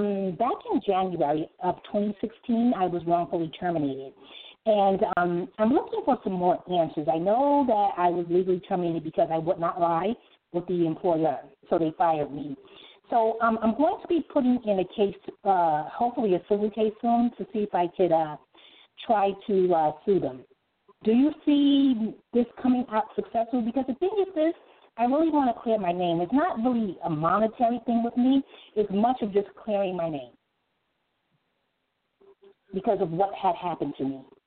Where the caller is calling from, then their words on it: New York City, New York, United States; I'm calling from New York City.